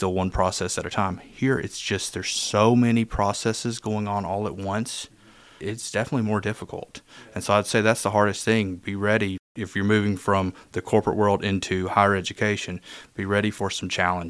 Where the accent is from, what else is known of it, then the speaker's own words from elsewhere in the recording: Jones Mill, Arkansas, United States; also born or lived in Hot Springs; Well, I was born in Hot Springs, but I was actually raised, I guess, through most of my childhood in Jones Mill, Arkansas, this little tiny hamlet area